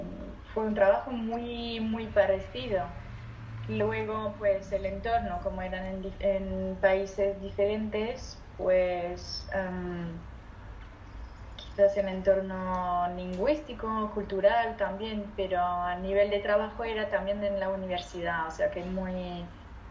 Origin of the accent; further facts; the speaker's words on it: Lille, Hauts-de-France, France; Yo soy de Lille, al norte.